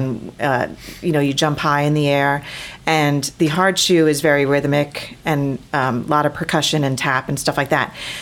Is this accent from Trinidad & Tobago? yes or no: no; Ireland; moved away; Hey, I'm actually Irish.